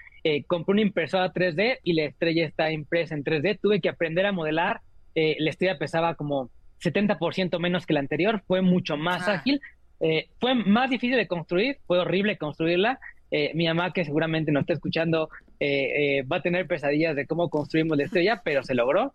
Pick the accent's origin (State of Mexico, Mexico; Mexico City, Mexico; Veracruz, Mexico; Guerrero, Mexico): Mexico City, Mexico; Coyoacán; soy de México, soy de Coyoacán, mi gente está aquí